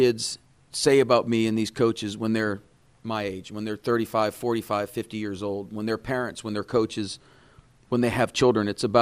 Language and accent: English; Marco Island, Florida, United States; now in Mobile, United States; Her and I grew up in South Florida. I grew up on the beach. I grew up on Marco Island.